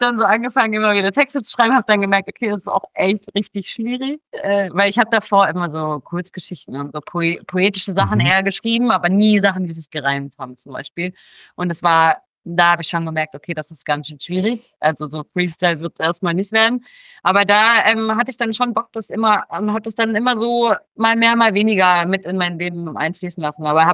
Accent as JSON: {"language": "German", "region": "Baden-Württemberg", "country": "Germany", "said": "Ich komme aus der Nähe von Freiburg, also auch aus dem Süden"}